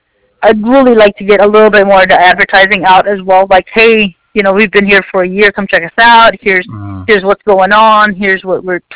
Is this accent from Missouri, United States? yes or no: no; Las Vegas, Nevada, United States; Because it's a small town here. I've never lived in a small town. I'm from Vegas